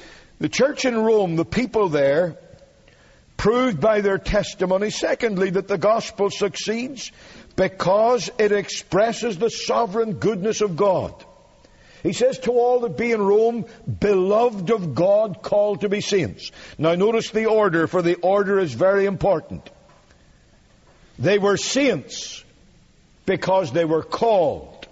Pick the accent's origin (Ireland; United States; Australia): Ireland; I come from Ireland, the land of saints and scholars.